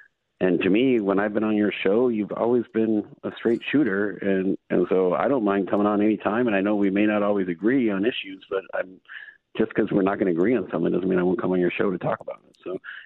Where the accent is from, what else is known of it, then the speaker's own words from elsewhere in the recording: Tukwila, Washington, United States; I grew up in Tugwilla, and I know what it's like to live in a city where you have high crime.